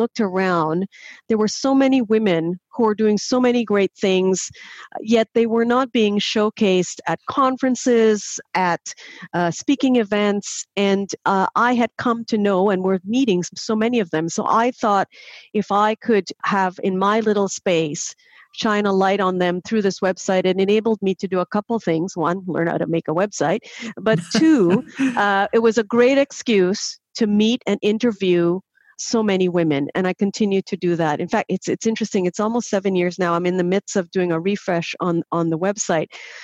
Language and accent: English; Trinidad & Tobago; I grew up in Trinidad in a matriarchal society. I was raised by very strong women, my mother, my grandmother